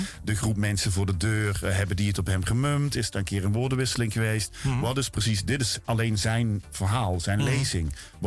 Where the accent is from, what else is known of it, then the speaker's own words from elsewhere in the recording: Maastricht, Limburg, Netherlands; also born or lived in Tilburg; now in Amsterdam, Netherlands; Ik ben vanuit Maastricht via Tilburg naar Amsterdam gekomen.